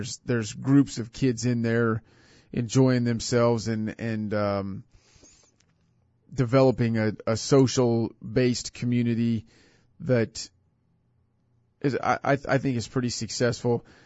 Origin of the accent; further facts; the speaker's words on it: Hutchinson, Kansas, United States; Here in my hometown of Hutchinson, Kansas, you hear some, it's not like an epidemic